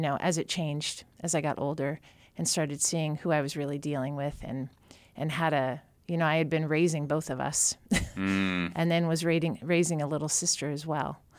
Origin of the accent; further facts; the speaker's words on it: Juneau, Alaska, United States; also born or lived in Seattle / Lake Tahoe; And so I was born in Seattle but raised here much of my early life and bounced back and forth, leaving anytime my mom met another man and made a bad decision. So, but Juneau's a hometown and two hometowns for me. The other one is Lake Tahoe.